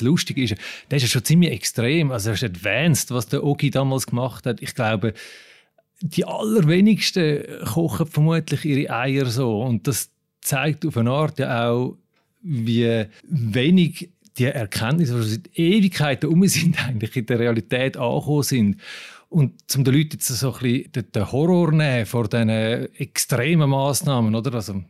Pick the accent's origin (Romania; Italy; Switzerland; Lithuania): Switzerland; wie wir sie da bei uns in der Schweiz jahrzehntelang nie für realistisch gehalten hätten.